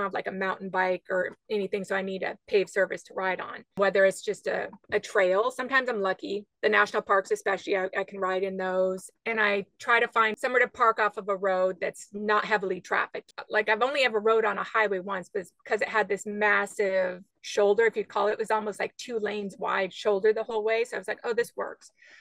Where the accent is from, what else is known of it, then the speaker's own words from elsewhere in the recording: Alaska, United States; because I grew up in Alaska, off-grid in the wilds of Alaska. There's no roads. We lived in a floating house.